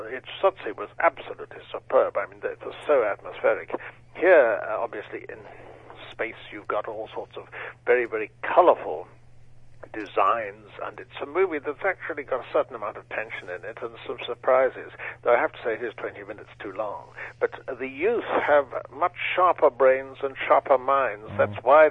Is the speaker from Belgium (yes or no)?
no; Cape Town, Western Cape, South Africa; born there; Yes, I was born in Cape Town